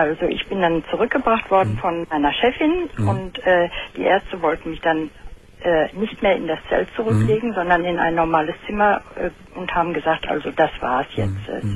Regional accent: Dortmund, North Rhine-Westphalia, Germany; born or raised there

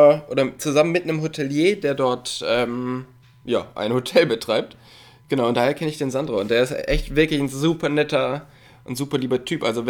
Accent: North Rhine-Westphalia, Germany; Und ich komme ja da aus dem Raum Köln oder auch Ruhrpott.

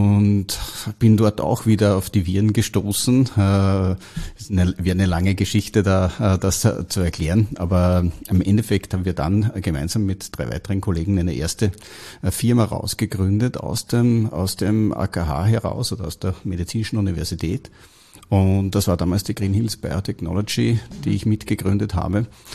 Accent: Austria; Ich komme aus Österreich, habe dort eine HTL für chemische Betriebstechnik in Wels besucht

